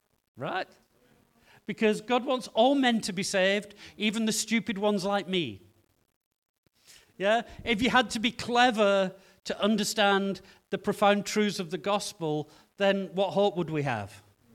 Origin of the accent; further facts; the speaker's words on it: England, United Kingdom; now in Cape Town, South Africa; I grew up in the north of England, grew up from a very young age knowing Jesus.